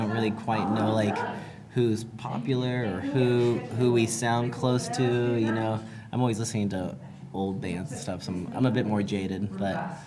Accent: United States; growing up in the States, always attending Warped Tour

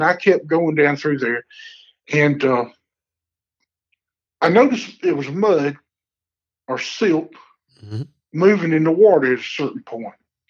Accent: Southern United States, United States; born or raised there

